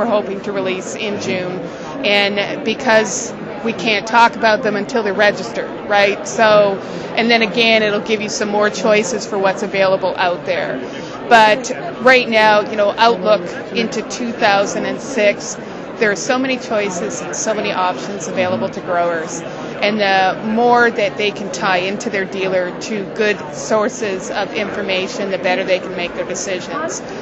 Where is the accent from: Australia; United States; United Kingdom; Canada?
Canada; I am a Canadian, so I came from the Canadian market